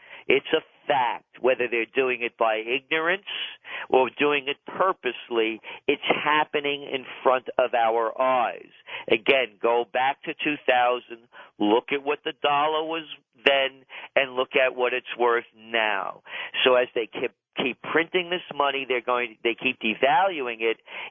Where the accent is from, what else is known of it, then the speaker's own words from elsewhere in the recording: New York City, New York, United States; and I'm a New Yorker, and I live north of Ground Zero, know this area like the back of my hand